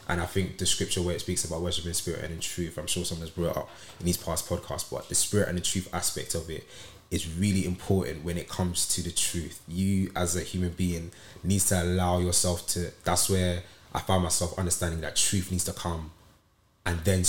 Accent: London, United Kingdom; I'm 24 years old. I am from East London. I always say this, that I'm just a kid from East London who God has chose to use.

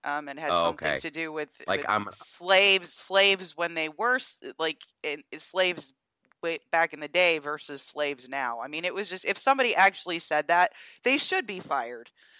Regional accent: Georgia, United States; there's several African-American and other folks who started a suit in my home state of Georgia

